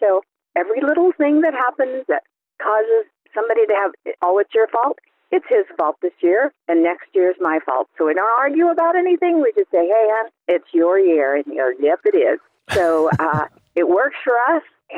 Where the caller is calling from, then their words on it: Buckeye, Arizona, United States; I'm calling from Buckeye.